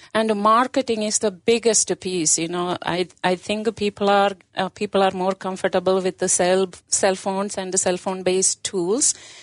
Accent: South India, India; moved away; I was born and brought up in India, in a farming family in the very southern part of India. That's very tropical, close to the ocean, very different kind of agriculture.

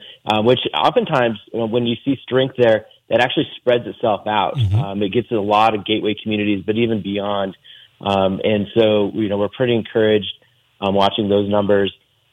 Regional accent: Sidney, Nebraska, United States; You know, growing up in Sydney, we'd sometimes try to get over to Brockway Dairy Day.

